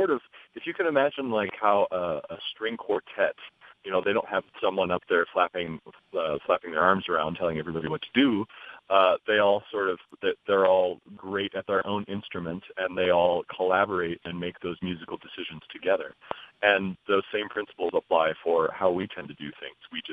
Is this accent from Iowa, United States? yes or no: yes; Council Bluffs, Iowa, United States; technically, I wasn't born there, but I lived most of my, I think I moved there in kindergarten, so I can say I'm from Council Bluffs, yeah.